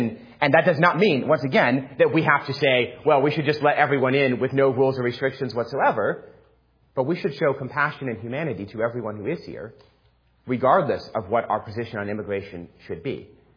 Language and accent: English; New York City, New York, United States; So I grew up in New York City.